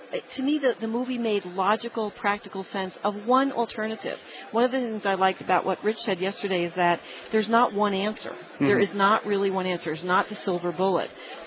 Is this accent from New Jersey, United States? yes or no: yes; New Jersey, United States; I mean, I'm from Jersey. People commute there.